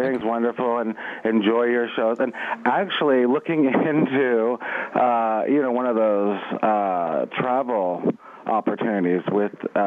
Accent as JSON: {"language": "English", "town": "Del Mar", "region": "California", "country": "United States", "said": "Here I'm from Del Mar, so I, you know, go home."}